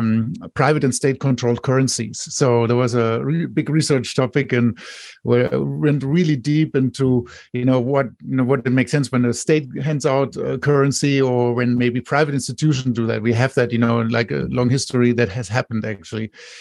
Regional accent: Germany; also born or lived in France; now in United States; I'm also originally from Germany, but I live in Silicon Valley now for 14 years. And actually, when I studied, so I lived actually in the U.S. my childhood, in France and in Germany.

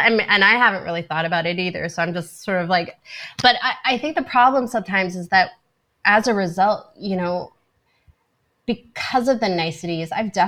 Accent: Canada; I find myself embarrassed as a Canadian to like say, you know, I'm pretty good at this.

